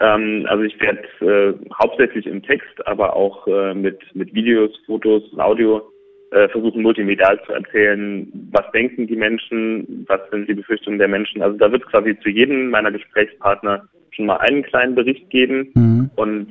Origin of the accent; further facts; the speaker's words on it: Germany; Und ich will dem Ganzen ein bisschen nachgehen und eigentlich mein Heimatland dann wieder quasi neu kennenlernen.